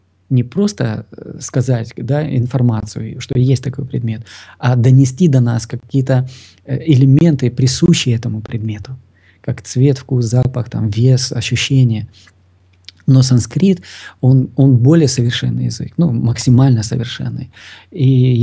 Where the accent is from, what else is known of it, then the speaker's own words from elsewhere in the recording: Ukraine; ну вот я с Украины, да, там украинский борщ, к примеру